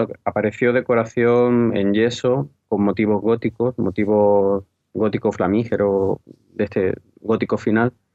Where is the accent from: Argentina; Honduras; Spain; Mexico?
Spain; Torremolinos, Andalusia; En realidad soy de Torremolinos, pero Málaga, sí.